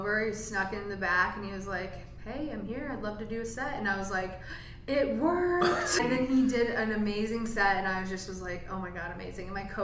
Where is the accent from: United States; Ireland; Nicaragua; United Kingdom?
United States; Aspen, Colorado; I grew up in Aspen, Colorado, and it was kind of like a bubble of, you know, mayhem